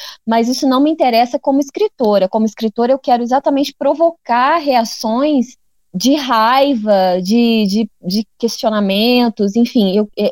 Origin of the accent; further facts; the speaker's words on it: Minas Gerais, Brazil; nasci no Brasil, fui criada em Minas Gerais, numa cidade muito pequena, entre mulheres